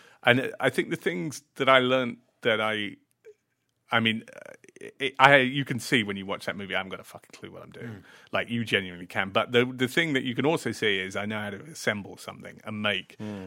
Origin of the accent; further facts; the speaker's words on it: Cambridge, East of England, United Kingdom; I grew up in Cambridge, that well-known horror town.